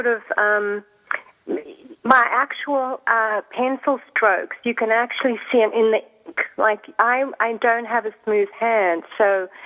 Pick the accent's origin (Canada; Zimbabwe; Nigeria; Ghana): Zimbabwe; I did. I grew up in Zimbabwe, now Zimbabwe.